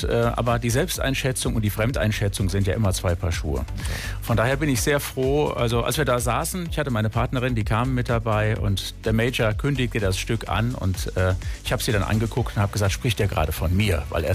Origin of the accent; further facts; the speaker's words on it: Germany; accent: German; mein deutscher Akzent beim Englisch sprechen wird hier und da auch für schottisch gehalten, wenn ich in England bin.